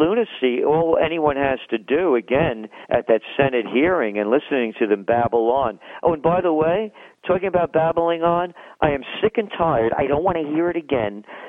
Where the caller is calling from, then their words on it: Kingston, New York, United States; I'm speaking now from Colonial Kingston, New York.